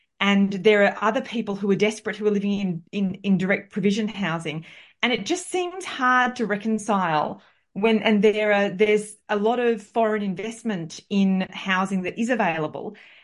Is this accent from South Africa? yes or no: no; Ireland; But as an Irish citizen living in Ireland, the history of the penal laws in Ireland haunt direct provision quite directly.